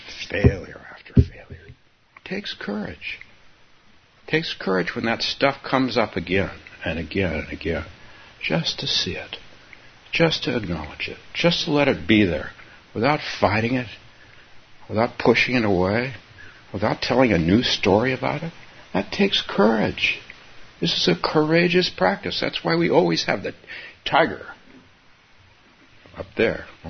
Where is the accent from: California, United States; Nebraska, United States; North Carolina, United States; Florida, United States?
California, United States; Palo Alto; My teachers, my two Japanese teachers, they came down to my hometown of Palo Alto to give talks when I was very young.